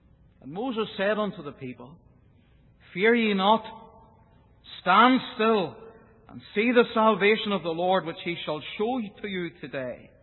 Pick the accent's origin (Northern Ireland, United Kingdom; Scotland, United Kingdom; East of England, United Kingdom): Northern Ireland, United Kingdom; accent: Ulster; I hope that when I read and preach, you'll not have too much trouble with my Ulster accent.